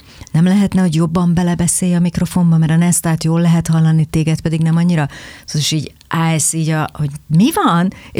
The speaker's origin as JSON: {"language": "Hungarian", "region": "Budapest", "country": "Hungary", "said": "amikor nyáron otthon, Pesten felmentem a boltunkba"}